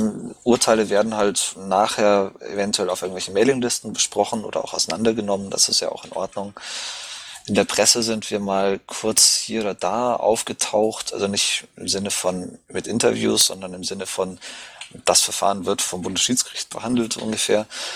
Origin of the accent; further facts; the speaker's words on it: Bavaria, Germany; moved away as an adult; now in United Kingdom; Ich komme zwar aus Bayern und ich stehe auch auf Papier im Landesverband Bayern als Mitglied drin. Ich lebe aber und arbeite im Ausland. Also ich mache hier meinen Doktor in Biochemie in England.